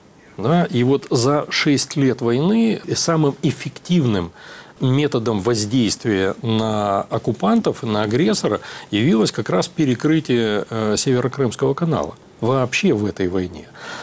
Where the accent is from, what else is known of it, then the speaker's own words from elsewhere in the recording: Crimea, Ukraine; born there; я родился в Крыму, и у меня там и друзья, и знакомые, и родные, и очень широкий круг общения